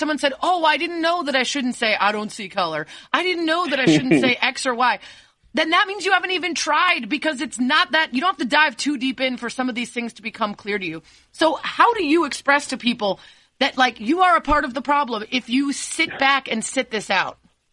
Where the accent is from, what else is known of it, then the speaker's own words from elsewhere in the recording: United States; I'm American, Emmanuel.